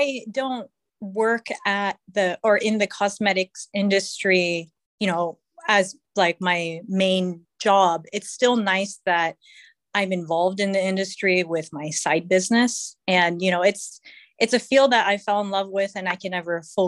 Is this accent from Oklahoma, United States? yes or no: no; California, United States; So I'm from California and I'm local.